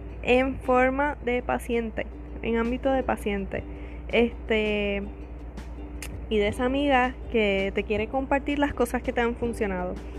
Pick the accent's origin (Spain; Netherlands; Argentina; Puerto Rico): Puerto Rico; Soy puertorriqueña, por si acaso no me conoce.